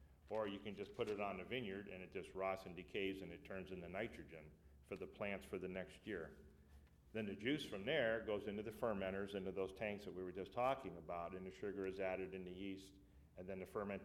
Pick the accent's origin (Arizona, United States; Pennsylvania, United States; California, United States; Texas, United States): Pennsylvania, United States; Erie; Erie, Pennsylvania.